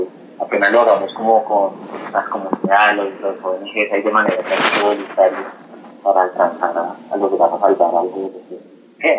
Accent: Bogotá, Colombia; esa esencia que tenemos como bogotano

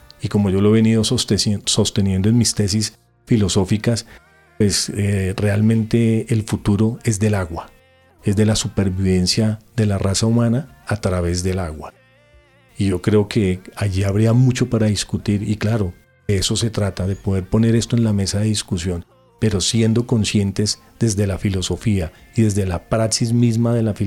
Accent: Bogotá, Colombia; yo soy rolo, bogotano de pura cepa

